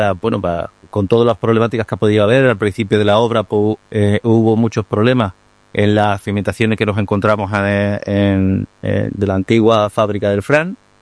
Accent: Lebrija, Andalusia, Spain; Yo soy de Lebrija y me gustaría poner una de nuestras principales actividades, dejarlas aquí en Lebrija.

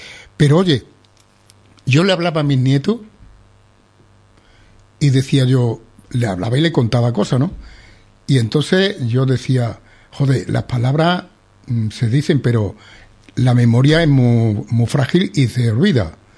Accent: Lebrija, Andalusia, Spain; also born or lived in Córdoba; yo nací en Córdoba porque mi madre traía problemas de embarazo, traía mellizos, yo soy mellizo, y allí tenía una hermana que estaba en un hospital, bueno, pues vente para acá y paré aquí. Me parió mi madre allí, me apuntaron y para la Lebrija.

